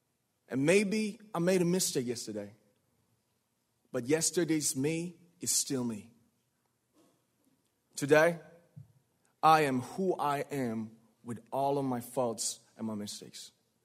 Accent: Ilsan, Gyeonggi Province, South Korea; English is a second language; I was born in Ilsan, a city near Seoul, South Korea. It is a really beautiful place with a lake, hills, and even an annual flower festival. I spent a very happy childhood there, and I was just an ordinary boy.

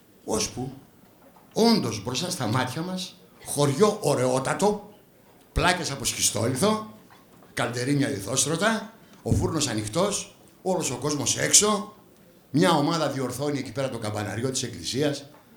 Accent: Thessaloniki, Central Macedonia, Greece; now in Athens, Greece; ήμουνα στη Θεσσαλονίκη, που είναι η πατρίδα μου

